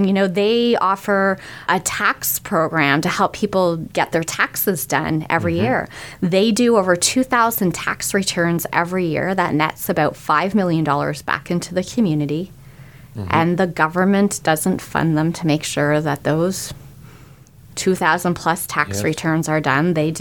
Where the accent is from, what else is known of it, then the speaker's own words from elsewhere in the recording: Ottawa, Ontario, Canada; also born or lived in Toronto; Now, I came from Ottawa and working and living in Toronto